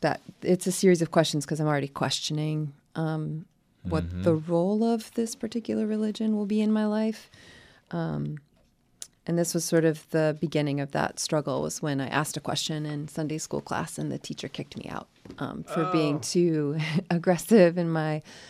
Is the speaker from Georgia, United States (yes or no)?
yes; Tucker, Georgia, United States; Yeah, Tucker, Georgia, just outside of Atlanta, about 20 minutes.